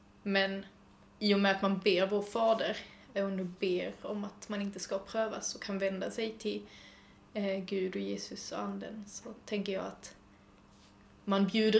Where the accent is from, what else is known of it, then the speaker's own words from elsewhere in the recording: Skåne, Sweden; Jag är 20 år gammal. Jag är uppvuxen här på Klostergården.